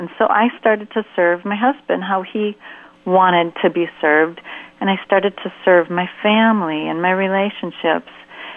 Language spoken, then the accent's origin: English; Minnesota, United States; he lived in Pennsylvania at the time, and I was raised in Minnesota.